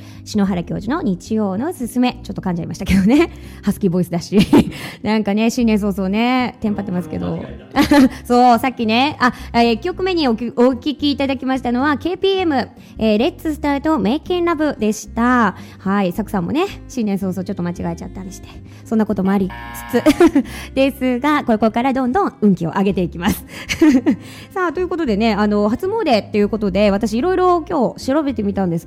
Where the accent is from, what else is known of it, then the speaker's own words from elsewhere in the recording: Ise, Mie, Japan; 私の地元であるね伊勢神宮